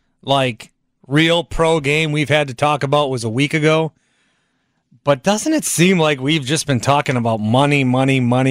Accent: Fond du Lac, Wisconsin, United States; All right, so growing up in Fond du Lac, I remember one of the biggest days of the year.

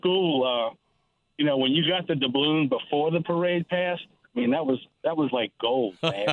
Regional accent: New Orleans, Louisiana, United States; moved away as an adult; now in Baton Rouge, United States; So, you know, I grew up in New Orleans, but, you know, got stuck in Baton Rouge 30 years ago, you know?

